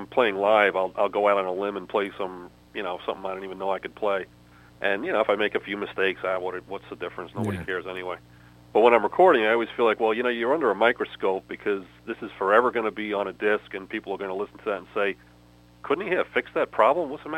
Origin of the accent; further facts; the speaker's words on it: Queens, New York, United States; I grew up near Rockaway Beach in Queens, New York City